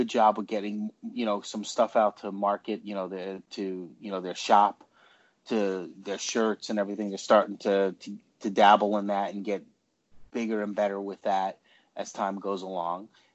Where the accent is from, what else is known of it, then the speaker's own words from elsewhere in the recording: New York, United States; You know, I'm from New York, so you know me. I love that New York attitude.